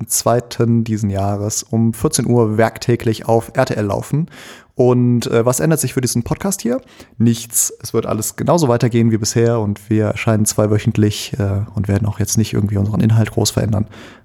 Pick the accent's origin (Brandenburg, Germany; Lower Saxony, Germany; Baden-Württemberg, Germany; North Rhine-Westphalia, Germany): North Rhine-Westphalia, Germany; ich bin ja Rheinländer